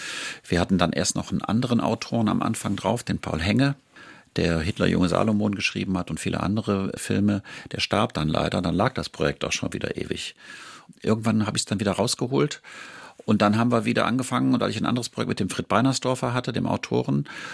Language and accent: German; Düsseldorf, North Rhine-Westphalia, Germany; ich bin in Düsseldorf groß geworden